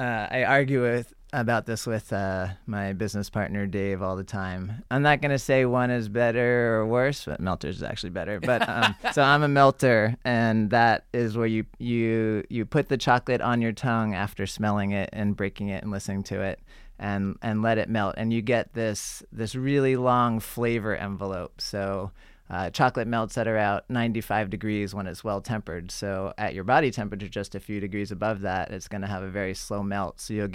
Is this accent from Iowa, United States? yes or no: no; Manhattan, New York, United States; I grew up in Manhattan. That tells you a lot, right?